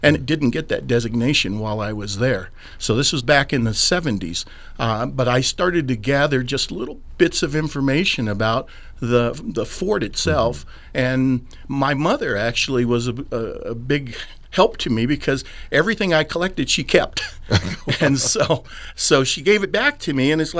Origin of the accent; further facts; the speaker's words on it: Colorado Springs, Colorado, United States; You know, I grew up in Colorado Springs, and quite honestly, we, at least I didn't know about segregation. I didn't understand life outside of Colorado Springs.